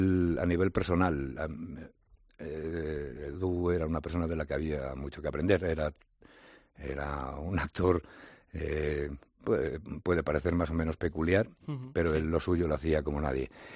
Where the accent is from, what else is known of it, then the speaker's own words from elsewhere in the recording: Madrid, Community of Madrid, Spain; also born or lived in Zaragoza; yo soy nacido en Zaragoza, pero me he criado en Madrid